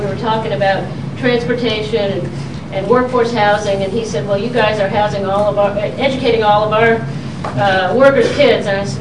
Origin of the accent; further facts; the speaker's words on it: Jerusalem, Jerusalem District, Israel; And I think some of you may know I was actually born and raised in Jerusalem.